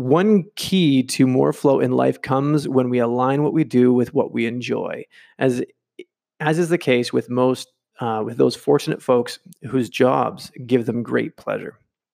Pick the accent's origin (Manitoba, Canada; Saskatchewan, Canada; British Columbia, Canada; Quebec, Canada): British Columbia, Canada; Vancouver; now in Valencia, Spain; I'm from Canada, British Columbia, Vancouver, not necessarily in that order. I'm from a small town